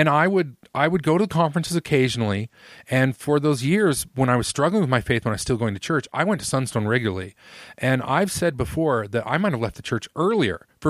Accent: Roy, Utah, United States; I didn't grow up in Provo. I grew up like in Roy, Utah, and we were kind of like, you know, cowboys.

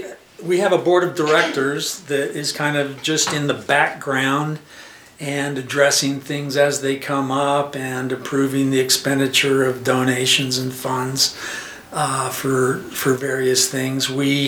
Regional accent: Utah, United States; also born or lived in California; I am originally from Utah, but I moved to California for about 18 years, working in Silicon Valley.

